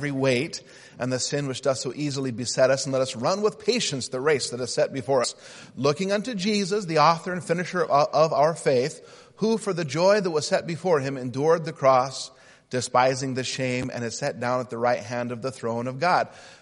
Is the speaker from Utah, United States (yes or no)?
yes; Utah, United States; And I came from Utah, and humidity was a new thing for me. Came out here, and I like to say that back where I was from, we breathed our air.